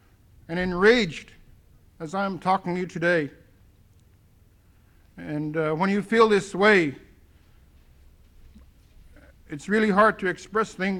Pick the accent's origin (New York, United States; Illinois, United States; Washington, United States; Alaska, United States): Alaska, United States; Teller; also born or lived in Igloo; I grew up in Igloo and Teller, Alaska area, and I feel this is my homeland today. In my heart, it is my homeland, because that's where my roots are.